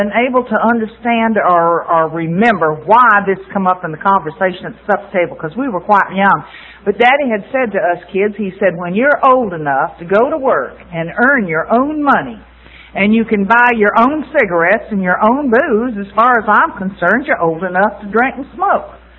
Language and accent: English; West Palm Beach, Florida, United States; Anyway, I come from, hell, would you believe I come from West Palm Beach? That's where I grew up.